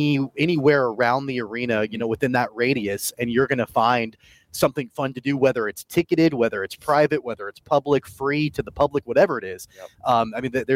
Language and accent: English; Wichita, Kansas, United States; I'm from Wichita, and I'm like, I don't know where I am right now.